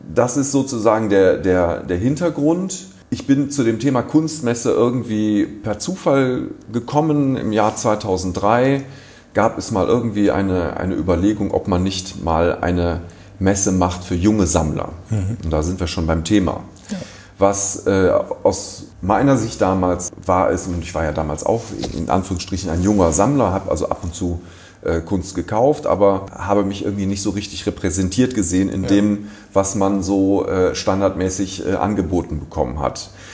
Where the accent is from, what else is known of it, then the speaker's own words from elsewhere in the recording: Düsseldorf, North Rhine-Westphalia, Germany; Bin hier zur Schule gegangen, bin also aufgewachsen in Düsseldorf, habe in Düsseldorf als Jugendlicher die ganze Kultur- und Kunstszene miterlebt